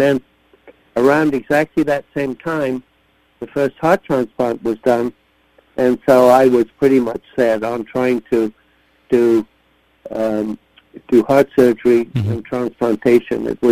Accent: Zimbabwe; born there; I was born in Africa and Zimbabwe. But I went to medical school in London.

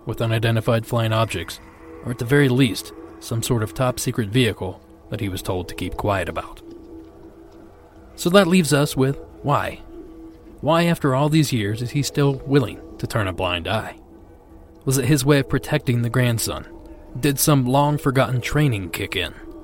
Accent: Melbourne, Victoria, Australia; I'm from Melbourne, Australia

